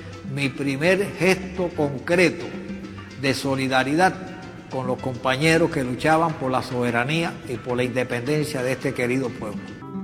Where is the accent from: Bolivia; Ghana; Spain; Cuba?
Cuba; Aguacate, Matanzas; el pueblo de Aguacate, que es mi pueblo natal